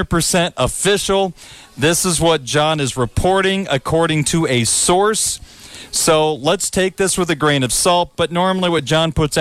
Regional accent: Illinois, United States; I mean, I'm from Illinois, so I'm really excited about the two teams I root for coming together

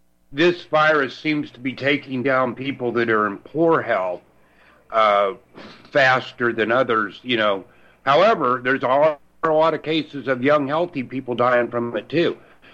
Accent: Merritt Island, Florida, United States; when I grew up in Florida, Don, first, I'd say 8 years of my life, they didn't have county water on Merritt Island where I live.

